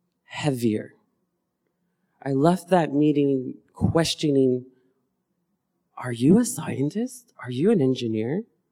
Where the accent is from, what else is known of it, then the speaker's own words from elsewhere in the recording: Hawaii, United States; I'm from here. No. Where are you really from? I'm Hawaiian.